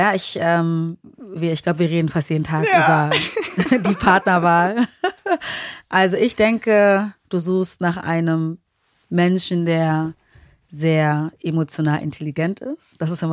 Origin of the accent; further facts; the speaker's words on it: Berlin, Germany; ich bin 31 Jahre alt oder jung, komme gebürtig aus Berlin.